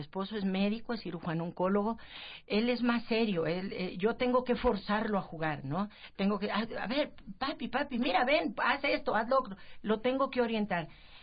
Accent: Monterrey, Nuevo León, Mexico; Yo soy de Monterrey.

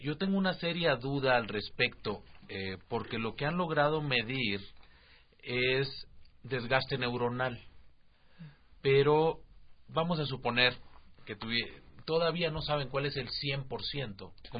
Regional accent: Sonora, Mexico; Yo de chavo crecí en Sonora

